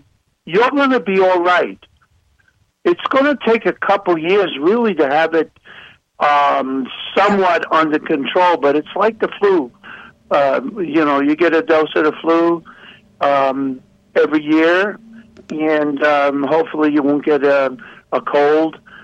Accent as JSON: {"language": "English", "region": "New York", "country": "United States", "lives_now": "New Jersey, United States", "said": "Joan, I'm in Jersey, and I'm a New Yorker"}